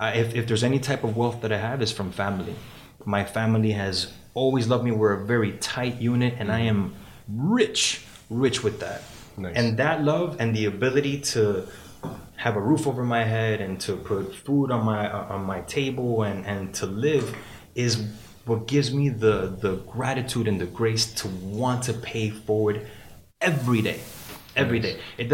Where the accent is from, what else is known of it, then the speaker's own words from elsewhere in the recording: Miami, Florida, United States; also born or lived in Cali, Colombia; I was born in Colombia, Cali, Colombia. Okay. Shout out to Cali. But absolutely, I've been living in Miami since I was 3-4 years old.